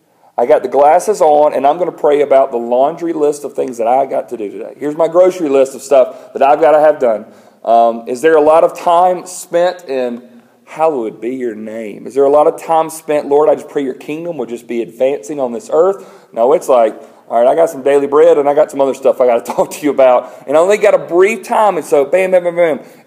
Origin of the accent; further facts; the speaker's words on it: Greenwood, South Carolina, United States; we're from Greenwood, South Carolina.